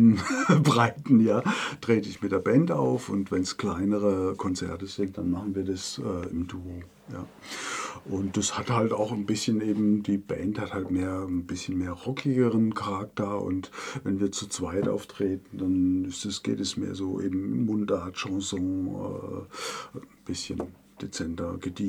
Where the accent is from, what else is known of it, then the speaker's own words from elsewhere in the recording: Ehrenkirchen, Baden-Württemberg, Germany; born there; also born or lived in Freiburg; Ich bin im Umland geboren, in Kechhofen, also Ehrenkirchen, wie es heute heißt, ja, an der Grenze zum Markgräflerland. Ja, Lebezeit, ach nee, die Zahl sage ich jetzt nicht, Unzeiten in Freiburg. Ja, also ich fühle mich als Freiburger, bin aber ja ein Baden